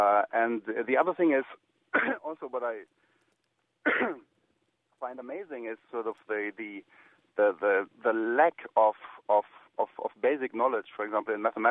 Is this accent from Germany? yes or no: yes; Germany; now in United States; And I grew up in Germany, and I wanted to sort of compare the situation a bit here to what I was used to in Germany.